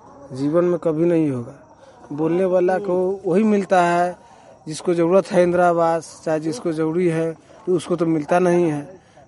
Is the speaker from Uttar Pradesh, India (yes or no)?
no; Bihar, India; पंचायत दामोदरपुर कांटी थाना का निवासी हूं।